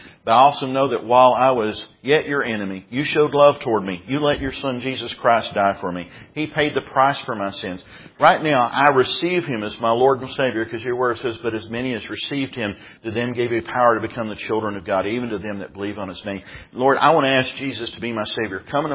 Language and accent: English; Texas, United States; born or raised there